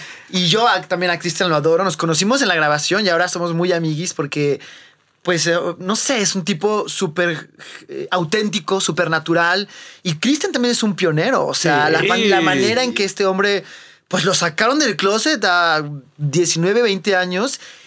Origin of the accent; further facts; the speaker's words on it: Mexico; moved away; Yo soy una mexicana que vive fuera de México, pero porque eso, también México es un país de emigrantes, ¿no?